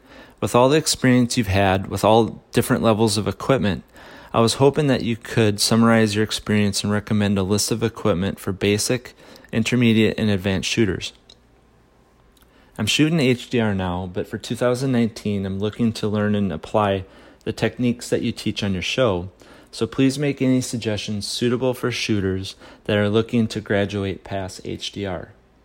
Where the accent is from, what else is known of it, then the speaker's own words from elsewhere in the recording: Memphis, Tennessee, United States; I'm from the Memphis, Tennessee area.